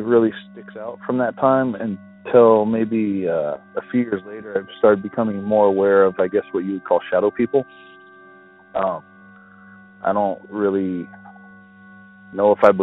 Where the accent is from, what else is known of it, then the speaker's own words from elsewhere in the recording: Lakewood, California, United States; I'm one of 3 brothers. who are calling about the stories we have regarding the house we grew up in Lakewood, California.